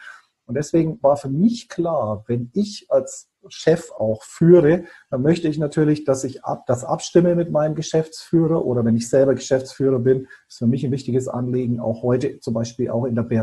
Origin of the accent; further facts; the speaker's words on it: Bayreuth, Bavaria, Germany; Ja, ich bin in Bayreuth aufgewachsen, also waschechter Franke.